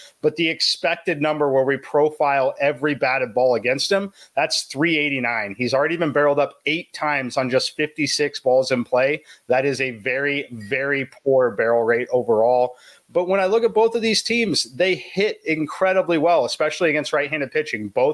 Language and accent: English; Kansas City, Missouri, United States; I grew up in Kansas City, so obviously a big, big fan there.